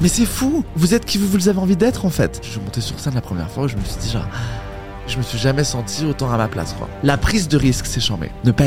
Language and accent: French; Paris, Île-de-France, France; born there; j'ai 36 ans, je suis né à Paris